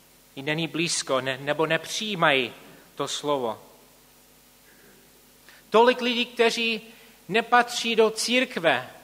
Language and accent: Czech; Canada; now in Prague, Czechia; já jsem původně z Kanady